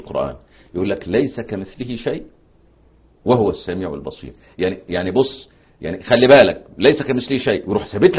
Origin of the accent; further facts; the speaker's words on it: Egypt; احنا كمصريين احنا محبين للدين كده ولله وللرسول